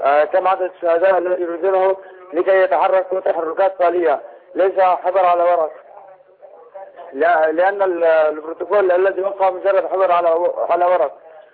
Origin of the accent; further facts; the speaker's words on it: Idlib Governorate, Syria; من جبل الزاوية.